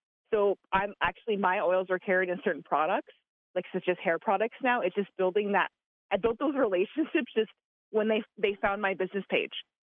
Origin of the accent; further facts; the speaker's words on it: Alberta, Canada; now in Tama, United States; because I'm actually from Alberta, Canada, and meeting people here in Tama, Iowa